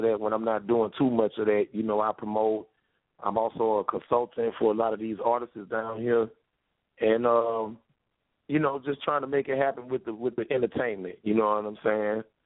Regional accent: Biloxi, Mississippi, United States; Okay, I'm from Biloxi, Mississippi. Born and raised on the Mississippi Gulf Coast, 228 area code.

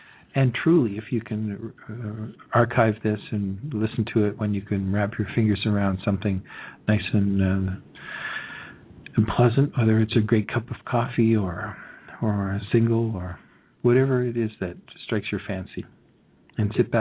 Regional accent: Prince Edward Island, Canada; worshipful brother from Prince Edward Island, from Restigo, if any of you have been through there. I was born over in Cavendish, which you know is a cart ride away.

